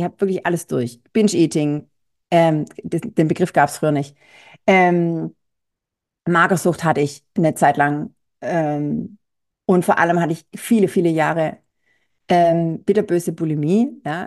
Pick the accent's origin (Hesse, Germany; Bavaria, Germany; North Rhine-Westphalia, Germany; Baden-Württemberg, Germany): Baden-Württemberg, Germany; ich bin Schwäbin, ja, und ich stehe dazu. Also es kann durchaus passieren, dass der ein oder andere schwäbische Satz hier mal fällt